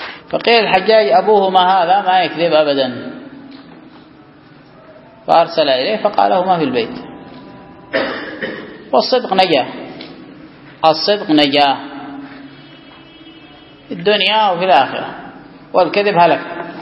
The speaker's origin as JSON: {"language": "Arabic", "country": "Yemen", "said": "لا سيما عندنا في اليمن، كم من عهود ومواثيق تحصل مع الرافضة"}